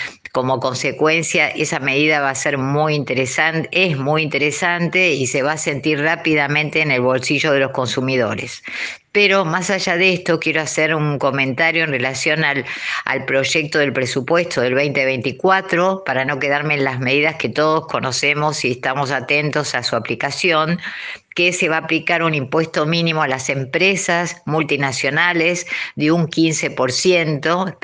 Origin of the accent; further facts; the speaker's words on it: Argentina; en qué periodo nosotros tomamos como argentinos esa deuda.